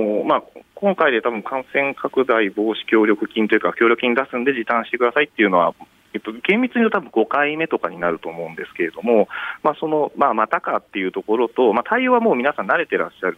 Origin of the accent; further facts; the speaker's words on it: Kyoto, Japan; born there; あ、は京都に、ね。